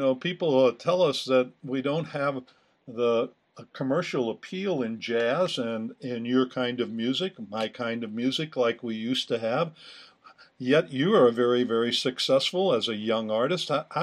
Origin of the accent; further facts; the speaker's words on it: St. Louis, Missouri, United States; My hometown is very well known for guitar music and guitar books and guitar teachers and training.